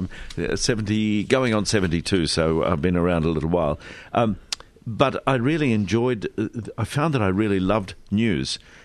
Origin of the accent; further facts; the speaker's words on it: Queensland, Australia; I grew up in Queensland and got a job in the newsroom of 4BH